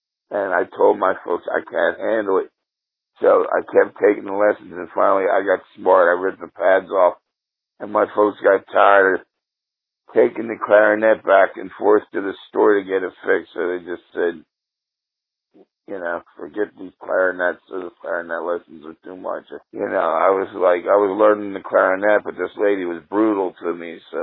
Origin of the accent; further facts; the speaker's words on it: Atlantic City, New Jersey, United States; we grew up on a street in called Mansion Avenue in Atlantic City.